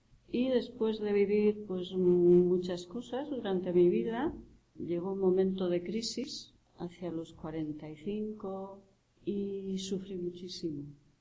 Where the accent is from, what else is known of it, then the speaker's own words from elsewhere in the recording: Basque Country, Spain; Yo soy vasca. En esos años, los años 60, 70, fueron años muy tremendos en el País Vasco.